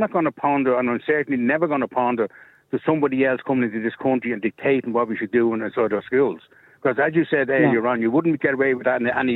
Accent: Dublin, Leinster, Ireland; also born or lived in Terenure; I grew up in Harold's Cross, or Terry Newer, where the Passionist priests operated, and they were missionary priests.

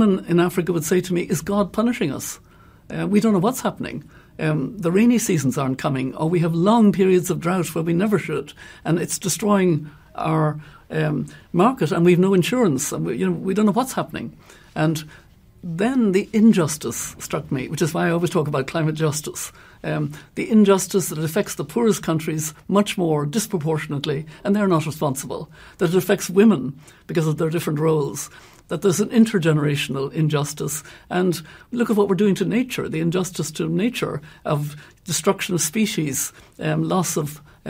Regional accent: Connacht, Ireland; when I was a child growing up in Mayo

